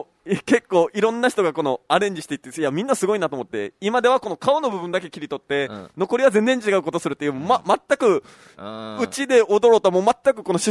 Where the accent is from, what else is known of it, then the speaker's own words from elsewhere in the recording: Kimotsuki, Kagoshima, Japan; 肝付坂はいつできるんかのって、いや肝付坂46できないですから。僕の地元ですね。